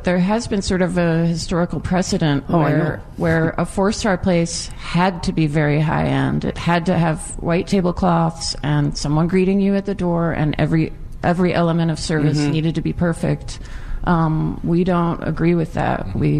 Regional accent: Seattle, Washington, United States; I grew up here in Seattle on Capitol Hill with a grandmother who raised Angus cattle out in eastern Washington.

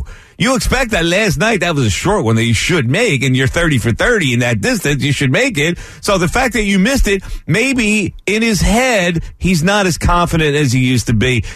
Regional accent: Bristol, United States; one of the two presidential candidates is actually going to be in my hometown of Bristol on Saturday.

